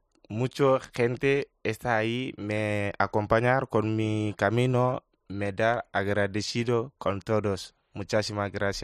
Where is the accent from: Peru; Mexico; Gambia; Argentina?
Gambia; Spanish is a second language; antes yo estaba pequeñito de Gambia